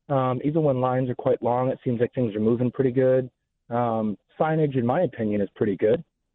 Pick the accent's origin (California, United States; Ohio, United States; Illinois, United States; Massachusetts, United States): Ohio, United States; And although I'm not a Chicagoan, I'm originally from Ohio